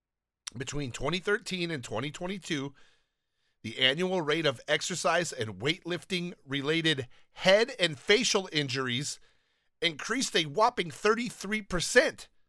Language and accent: English; Downey, California, United States; now in Los Angeles, United States; I do miss that about just growing up in Downey and having everything around me.